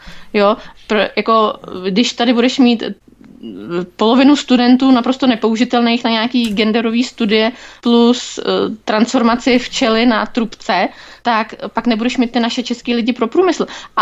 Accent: Mladá Boleslav, Central Bohemian Region, Czechia; protože já pocházím z Mladé Boleslavy, to už jsem tady asi párkrát zmiňovala, a my to tam máme každý den.

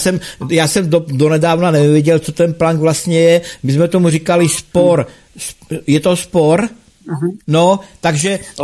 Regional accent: Mostkovice, Olomouc Region, Czechia; já jsem rodák z Mostkovic, jo? Je to ta Drahanská vrchovina tam, takže Plunovská přehrada.

